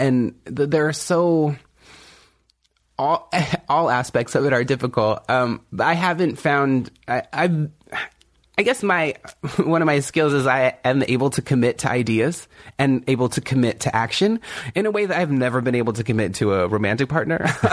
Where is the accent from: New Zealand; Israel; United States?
United States; California; I'm from the Kumeyaay Nation in Southern California, and one of the cornerstones of our traditional music are these things called the bird songs